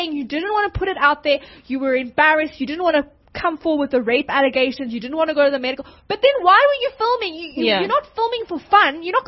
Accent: South Africa; I'm from South Africa, that's why I don't have a holiday.

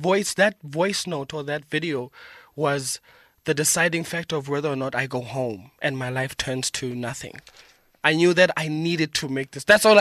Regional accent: Bloemfontein, Free State, South Africa; also born or lived in Lesotho / Ladybrand / KwaZulu-Natal; But I grew up in and around South Africa. Like primary school, I was in Bloemfontein, and then I went to Ladybrand at some point, and then I was in KZN at some point.

